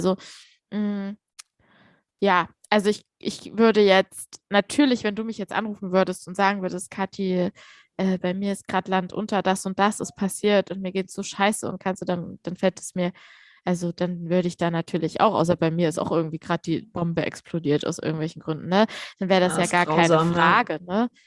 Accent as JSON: {"language": "German", "town": "Frankenberg", "country": "Germany", "said": "Und dann, ja, aus Frankenberg."}